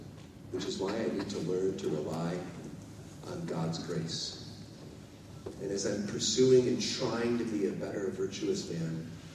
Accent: Chicago, Illinois, United States; Did you catch in my talk? Where did I grow up? Chicago.

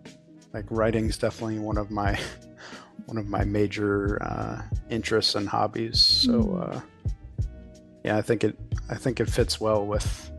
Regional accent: Chicago, Illinois, United States; also born or lived in Florida / Los Angeles; I was born in Florida, but grew up in like the Chicago area.

